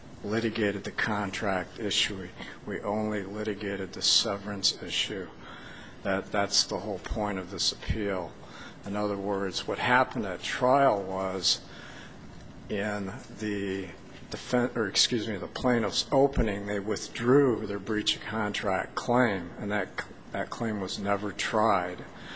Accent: Idaho Falls, Idaho, United States; I'm an attorney from Idaho Falls, Idaho.

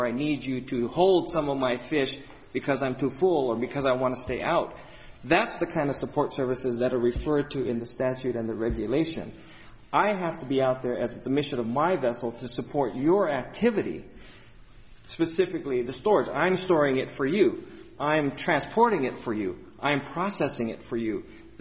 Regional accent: Hawaii, United States; I'm from Hawaii. We don't have citrus.

